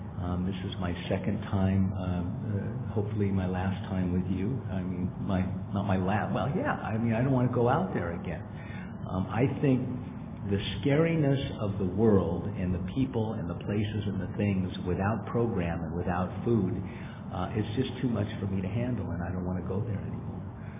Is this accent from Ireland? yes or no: no; San Diego, California, United States; I went to San Diego. I'm from San Diego. That's the extent of my traveling.